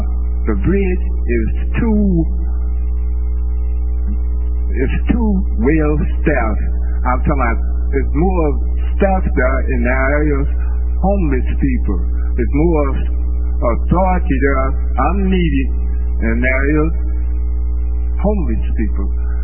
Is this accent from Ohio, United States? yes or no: no; Dallas, Texas, United States; I was born and raised here in Dallas, and I worked in Dallas for about 10 years until I turned 40.